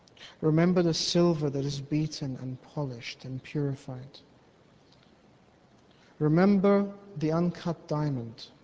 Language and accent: English; Sydney, New South Wales, Australia; growing up in Sydney, I was relatively young